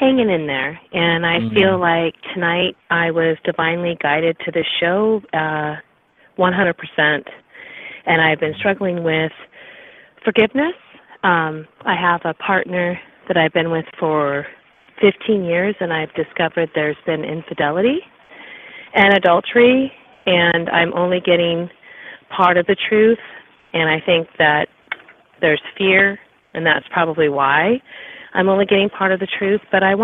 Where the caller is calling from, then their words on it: California, United States; California this evening.